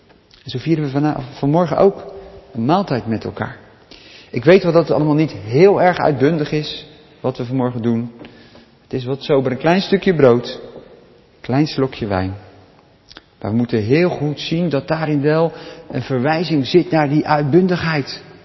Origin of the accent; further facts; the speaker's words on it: Katwijk, South Holland, Netherlands; Ik herken dat wel, ik kom uit Katwijk.